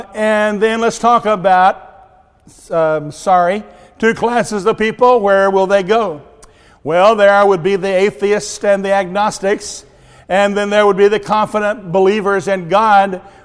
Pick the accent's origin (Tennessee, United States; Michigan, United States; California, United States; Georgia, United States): Tennessee, United States; All right, I'm from Middle Tennessee, and my mother always called it Chester drawers.